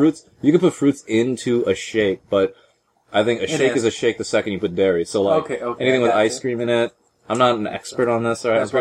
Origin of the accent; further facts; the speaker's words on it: California, United States; And of course, you know, I came from California, put it over here.